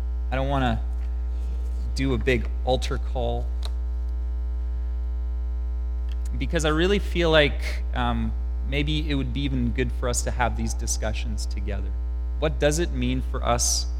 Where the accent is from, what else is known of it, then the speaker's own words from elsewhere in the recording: Canada; Lord, how do you want me to live as a Canadian in 2015?